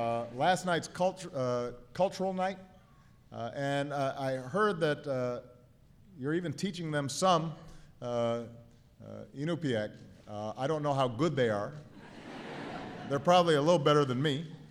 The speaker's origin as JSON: {"language": "English", "region": "Hawaii", "country": "United States", "tie": "born or raised there", "said": "Now, I grew up in Hawaii, which obviously the weather is a little different."}